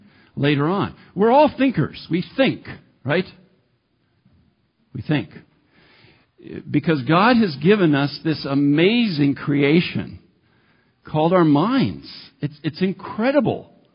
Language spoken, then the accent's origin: English; Embarrass, Minnesota, United States; And I said, no, I'm from Embarrass. And he says, is that an experience? And I said, no, that's the town where I live.